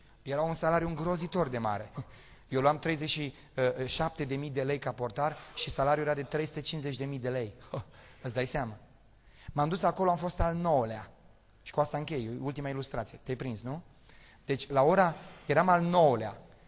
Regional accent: Romania; Și bineînțeles, eu ca român am fost curios

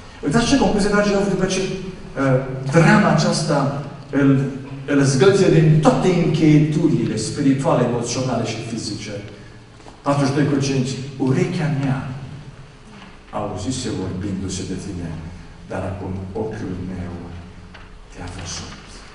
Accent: Dej, Cluj County, Romania; Eu sunt de la Dej.

